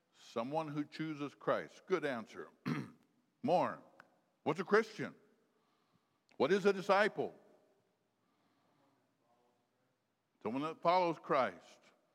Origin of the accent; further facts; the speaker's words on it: Sugar Creek, United States; So I grew up in Sugar Creek, so I know.